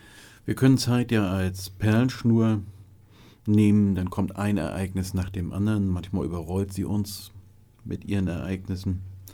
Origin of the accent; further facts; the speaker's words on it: Flensburg, Schleswig-Holstein, Germany; born there; dann über Flensburg, meiner Geburtsstadt, zurück